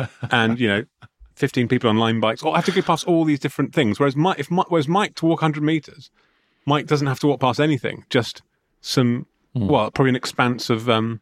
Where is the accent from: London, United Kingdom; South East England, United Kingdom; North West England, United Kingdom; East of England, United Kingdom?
London, United Kingdom; I'm a Londoner, so I'm thinking fast